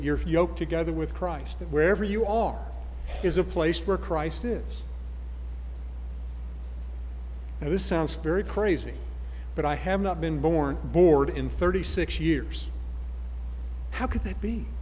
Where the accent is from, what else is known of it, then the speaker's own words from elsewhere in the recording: Denver, Colorado, United States; born there; I was born in Denver, Colorado in 1953, and I came from my dad and mom.